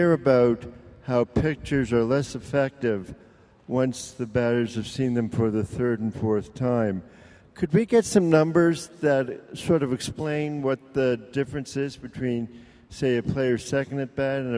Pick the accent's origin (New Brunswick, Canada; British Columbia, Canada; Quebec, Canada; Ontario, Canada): Quebec, Canada; Montreal; I'm from Montreal.